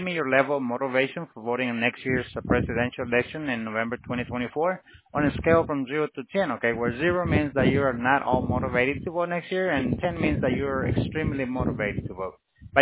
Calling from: Miami, Florida, United States; We're calling from Miami, sir.

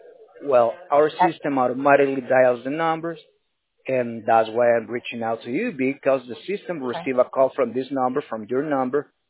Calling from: Corona, California, United States; I'm calling from California, Corona, California.

